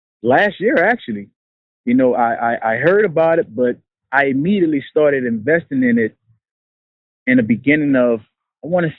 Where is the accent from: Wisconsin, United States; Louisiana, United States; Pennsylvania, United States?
Louisiana, United States; New Orleans; I'm a New Orleans native. I grew up in Uptown, Third Ward, New Orleans, heart of Magnolia, and I was surrounded by a bunch of poverty.